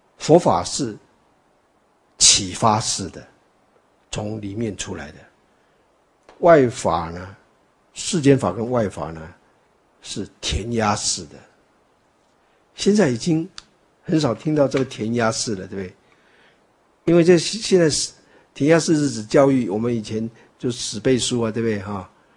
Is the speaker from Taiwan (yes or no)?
no; China; 这个实在是我们中国人一种古代那种大男人主义的那种残忍啊